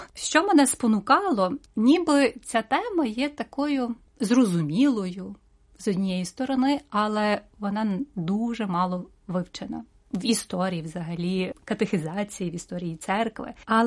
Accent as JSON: {"language": "Ukrainian", "town": "Ivano-Frankivsk", "region": "Ivano-Frankivsk Oblast", "country": "Ukraine", "tie": "born there", "said": "Я народилася в місті Івано-Франківськ"}